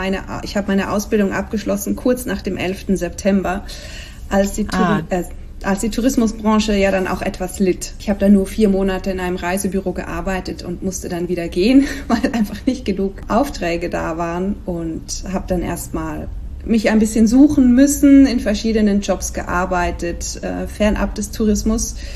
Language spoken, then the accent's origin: German; Switzerland; now in Spain; seit noch ein paar Jahren mehr lebe ich in Spanien, wohin ich gezogen bin aus der Schweiz. Wie man vielleicht manchmal am Akzent hören kann.